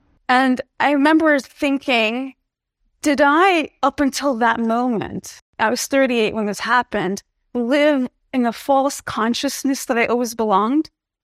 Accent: New Jersey, United States; but I was born and raised in New Jersey in the United States.

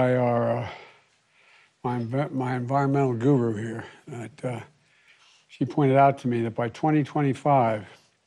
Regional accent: Scranton, Pennsylvania, United States; I come from Scranton, Pennsylvania. It used to be an anthracite coal mining.

